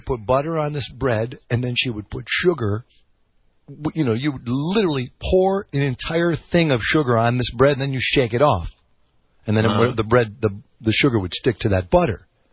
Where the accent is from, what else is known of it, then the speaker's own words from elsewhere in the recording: Wisconsin, United States; This is how we grew up in Wisconsin.